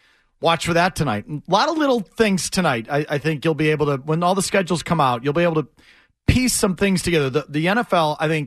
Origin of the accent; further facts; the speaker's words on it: Milwaukee, Wisconsin, United States; I'm from Milwaukee, Wisconsin. That ain't freaking the tropics either.